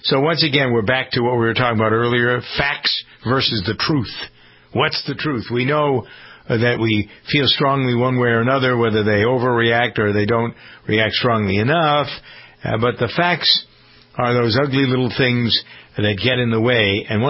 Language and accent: English; Framingham, Massachusetts, United States; we even had it here in my hometown of Framingham